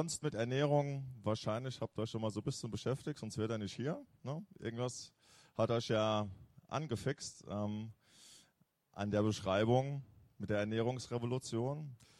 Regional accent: Lorsch, Hesse, Germany; also ich komme aus der Nähe von Darmstadt, so ein kleines Nest in Südhessen, Lorsch

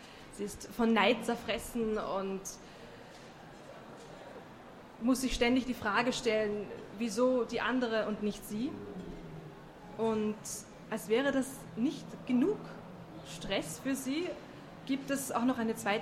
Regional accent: Vienna, Austria; Ich komme aus Wien und ich bin heute hier

